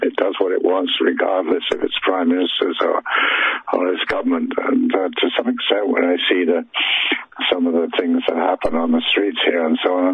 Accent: England, United Kingdom; moved away as an adult; also born or lived in United States; now in France; I'm English by birth, and I've probably spent the first 50 years of my life in England, but the last 30 years I've been out in the States for a while, and I've been living in between Portugal and France for the last 20 years.

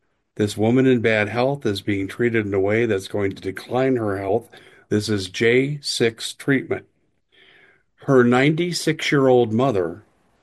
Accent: Colorado, United States; I grew up in Colorado learning in my Colorado history class, both in high school and college

